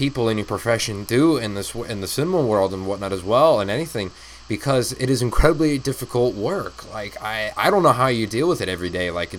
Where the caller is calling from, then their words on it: Phoenix, Arizona, United States; I'm coming from Phoenix, Arizona, and it's nice and dark.